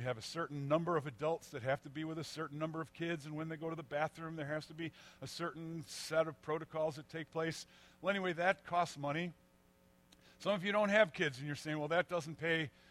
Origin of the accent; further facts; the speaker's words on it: Chicago, Illinois, United States; I'm a Northside boy. I grew up hanging out in the Wrigley Field stands.